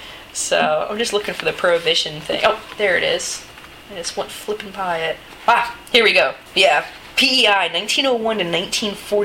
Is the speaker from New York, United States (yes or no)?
no; Ambridge, Pennsylvania, United States; I grew up in around Ambridge, Pennsylvania, and there's this little historical community down there that the Harmonites founded.